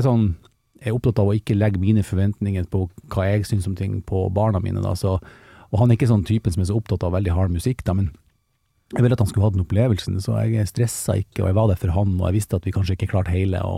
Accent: Mo i Rana, Nordland, Norway; Ja, nei, Gruben, utenfor Mo i Rana.

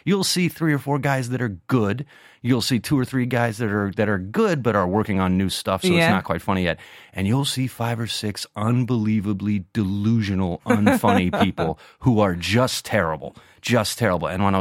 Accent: Washington, D.C. area, United States; in my hometown, the suburb of D.C.

